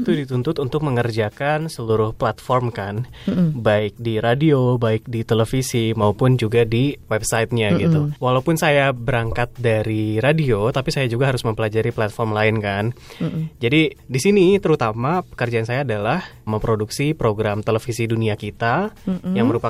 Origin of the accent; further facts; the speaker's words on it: Bandung, West Java, Indonesia; now in United States; kadang-kadang kangen Bandung karena saya besar di Bandung gitu kan